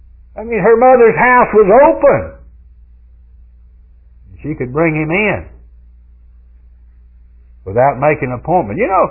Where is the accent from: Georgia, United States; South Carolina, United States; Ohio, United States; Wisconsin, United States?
Georgia, United States; Douglasville; when I grew up down there on Spring Street in Douglasville, that little old house was no longer there.